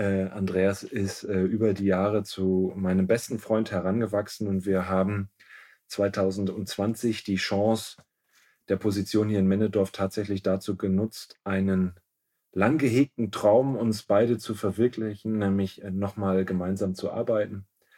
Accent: Nordhorn, Lower Saxony, Germany; also born or lived in Würzburg; ich bin 47 Jahre alt, verheiratet, Vater von zwei Kindern, geboren in Nordhorn in Niedersachsen aus dem platten Land, dort mein Abitur gemacht

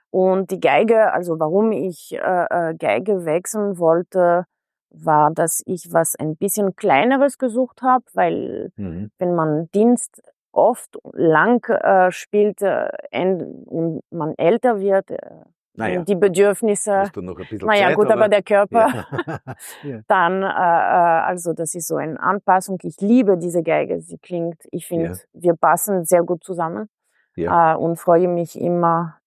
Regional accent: Paris, Île-de-France, France; moved away as an adult; also born or lived in Greece; now in Vienna, Austria; bin halb Griechin, halb Französin, in Griechenland geboren und in Paris groß geworden. Und 2002 bin ich nach Wien ausgewandert fürs Studium

